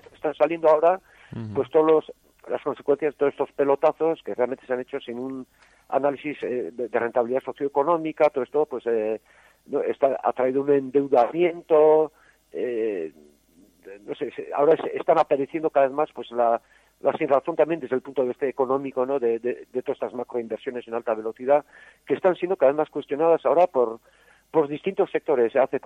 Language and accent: Spanish; San Sebastián, Basque Country, Spain; en las capitales, yo soy de Donosti, por ejemplo